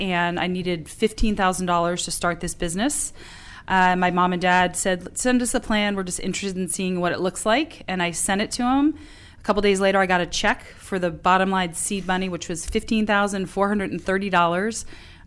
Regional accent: South Orange, New Jersey, United States; I am from South Orange, New Jersey.

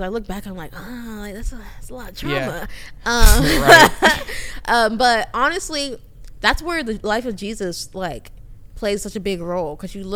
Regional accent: Nigeria; I'm from Nigeria.

